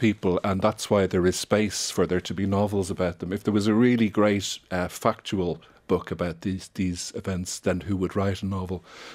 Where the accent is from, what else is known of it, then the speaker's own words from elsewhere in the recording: Dún Laoghaire, Leinster, Ireland; But you're from Dunleary, I'm from Dunleary.